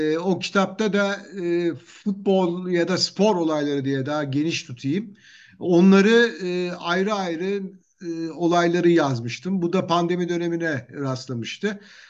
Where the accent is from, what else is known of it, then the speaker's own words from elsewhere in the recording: Ankara, Turkey; born there; Tabii Ankara'da doğdum. Ankara Bahçeli Evler.